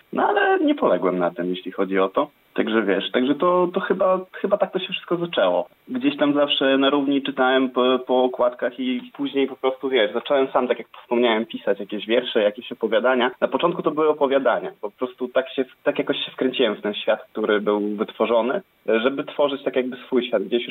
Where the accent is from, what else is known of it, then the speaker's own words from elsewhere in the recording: Giżycko, Warmian-Masurian Voivodeship, Poland; mam 26 lat, pochodzę z Giżycka, z Mazur.